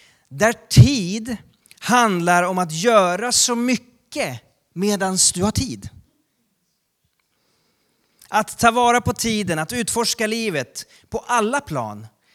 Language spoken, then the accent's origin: Swedish; Sweden; Och som svensk så ska man ju helst inte göra något som ska vara annorlunda eller sticka ut, eller hur?